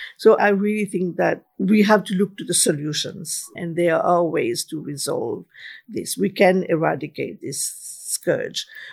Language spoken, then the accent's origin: English; Mauritius; In my home country, Mauritius.